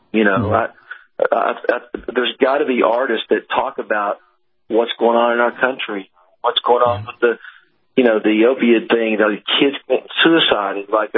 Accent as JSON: {"language": "English", "town": "Nashville", "region": "Tennessee", "country": "United States", "tie": "born or raised there", "said": "that father and husband ended up in Nashville, Tennessee, my hometown"}